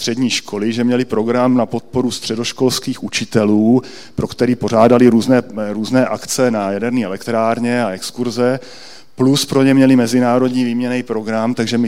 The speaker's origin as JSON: {"language": "Czech", "town": "Třebíč", "region": "Vysočina Region", "country": "Czechia", "said": "já jsem z Třebíče, že jo"}